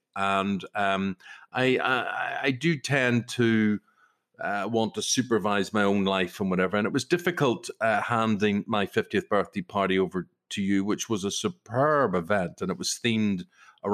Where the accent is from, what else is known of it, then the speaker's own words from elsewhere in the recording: Belfast, Northern Ireland, United Kingdom; That was growing up in Belfast. That was being neighbourly and sociable.